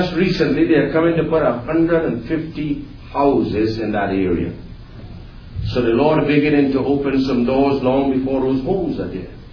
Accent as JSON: {"language": "English", "town": "Caroni", "country": "Trinidad & Tobago", "tie": "born or raised there", "said": "I was raised in the Carony area, born and raised in the Carony area. The village that I was raised in is in the middle of 5 villages now."}